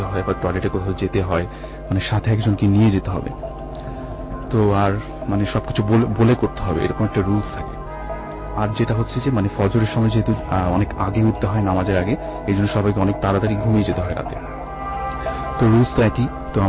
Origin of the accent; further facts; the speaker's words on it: Dhaka, Dhaka Division, Bangladesh; আমি পুরান ঢাকা থেকে এসেছি, আমি ইসিএ পড়ছি।